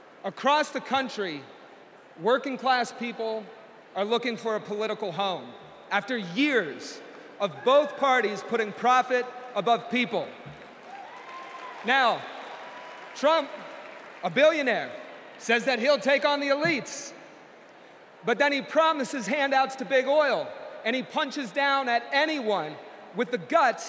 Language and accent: English; Appalachia, United States; I come from Appalachia. We kept the lights on in this country for generations.